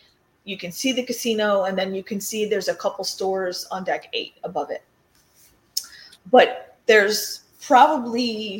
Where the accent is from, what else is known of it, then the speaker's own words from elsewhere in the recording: New Jersey, United States; I am from New Jersey. I grew up, cheesecake was like a staple in my house.